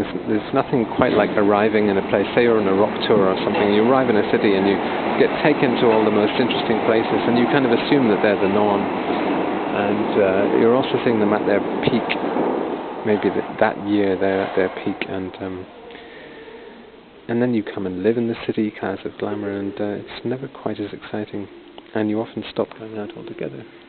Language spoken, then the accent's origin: English; Edinburgh, Scotland, United Kingdom; now in Berlin, Germany; my hometown, Edinburgh, just has one or two big ones, all in the middle of summer in August.